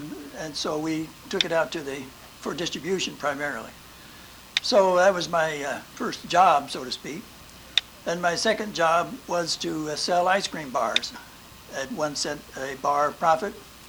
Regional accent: Garden Plain, Kansas, United States; also born or lived in Rose Hill / Burton; I grew up in the Wichita area, wherever my dad happened to be as a sometimes farmer or a farm hand in Rose Hill near Wichita and Burton near Wichita and in Garden Plain.

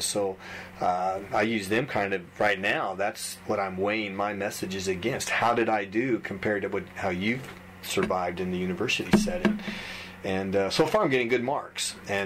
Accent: Galesburg, Illinois, United States; I came from Galesburg, Illinois, where there were three times more churches in a town of 36,000 than there is in this town.

